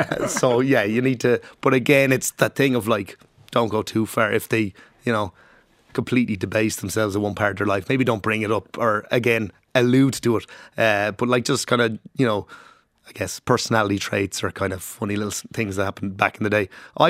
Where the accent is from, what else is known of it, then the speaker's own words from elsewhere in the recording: Ireland; because I'm so, as an Irish man, so repressed in every way.